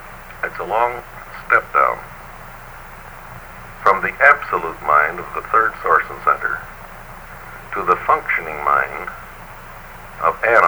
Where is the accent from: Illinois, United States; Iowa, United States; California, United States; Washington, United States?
Illinois, United States; Chicago; Chicago and look down Michigan Avenue. I love this city. It's dirty, it's ugly, and all that, but it's my hometown. I grew up there.